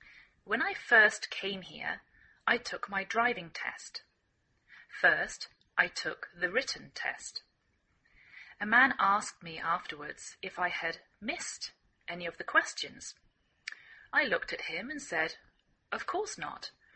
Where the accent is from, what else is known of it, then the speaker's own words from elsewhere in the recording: England, United Kingdom; I'm English.